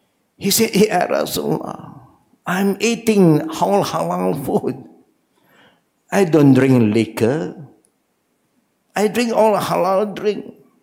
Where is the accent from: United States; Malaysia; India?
Malaysia; You understand my language because we are Malaysian.